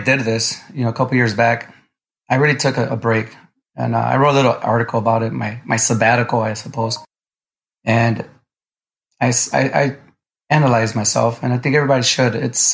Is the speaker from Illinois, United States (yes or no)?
yes; Chicago, Illinois, United States; moved away as an adult; I'm a guy that was born and raised in Chicago, Illinois. And I have family and friends out here in Texas